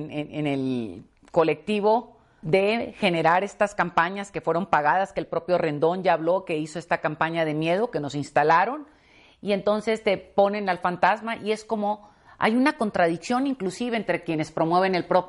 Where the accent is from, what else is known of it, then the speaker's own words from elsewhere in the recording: Sinaloa, Mexico; yo soy de Sinaloa